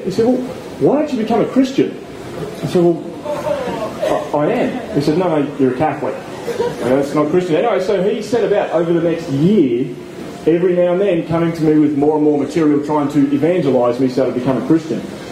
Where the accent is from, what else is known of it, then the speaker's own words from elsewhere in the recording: Tasmania, Australia; from Tassie.